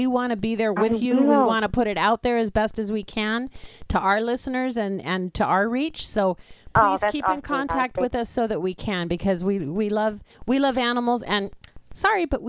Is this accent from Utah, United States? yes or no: no; San Diego, California, United States; Well, I am from San Diego, and it is a border town, and it is in the south.